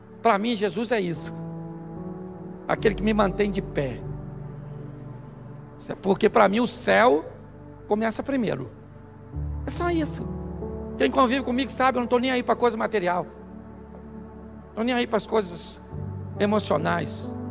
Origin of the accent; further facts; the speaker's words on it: Rio de Janeiro, Brazil; Só porque eu sou carioca, está achando que eu vou apanhar alguma coisa.